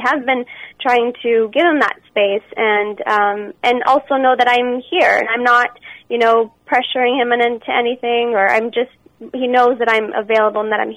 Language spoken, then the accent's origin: English; Canada; I'm from Canada